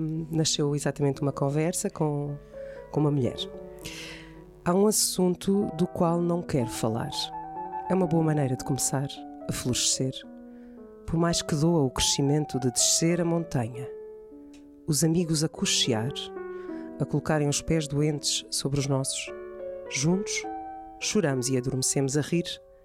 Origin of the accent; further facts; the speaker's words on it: Setúbal, Portugal; Eu nasci em Setúbal há exatamente 40 anos.